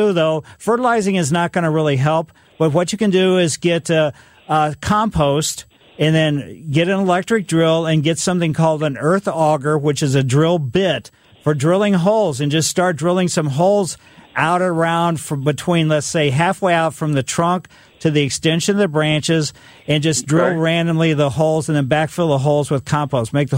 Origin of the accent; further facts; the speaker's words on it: Ellisville, United States; Growing up in Ellisville, you know, we had a pretty big yard, and I found a maple seedling, and because we were in Maple Lane and had 13 maple trees in our yard.